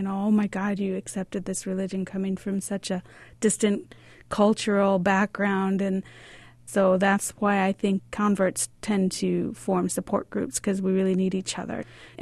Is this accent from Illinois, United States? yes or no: yes; Bridgeview, Illinois, United States; I'm from the Bridgeview community here in Chicago in the southwest suburbs.